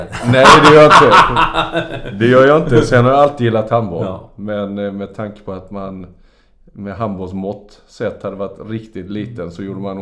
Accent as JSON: {"language": "Swedish", "town": "Växjö", "region": "Kronoberg County", "country": "Sweden", "tie": "born or raised there", "moved": "yes", "said": "jag har ju sett alla Östers allsvenska matcher från jag var ett år till jag flyttade från Växjö i stort sett."}